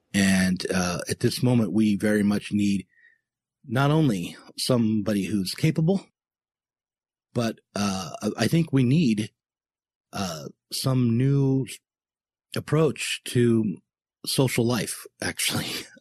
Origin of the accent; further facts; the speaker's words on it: United States; I'm an American and I'm looking at this very much through my own cultural lens.